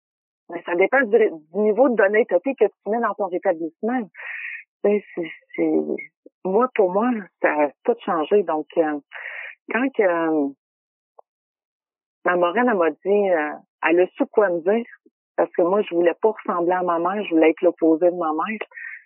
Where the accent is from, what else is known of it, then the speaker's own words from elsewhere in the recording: Quebec, Canada; moi je viens de la Rive-Sud